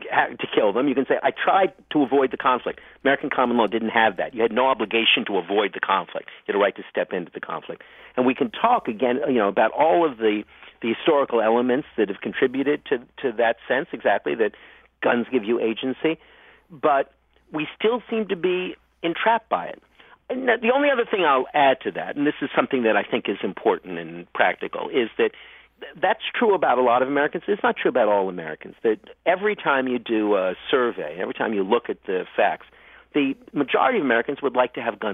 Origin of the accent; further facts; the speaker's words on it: Canada; I come from Canada originally, as you probably know.